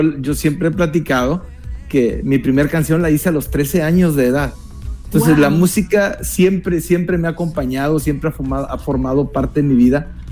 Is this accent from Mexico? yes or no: yes; northern Mexico, Mexico; now in United States; En ese tiempo inmigré acá donde estoy ahora, los Estados Unidos. Yo soy mexicano, del norte de México. Y mi papá era ya residente legal de los Estados Unidos, así es de que él me arregló la residencia en aquel entonces.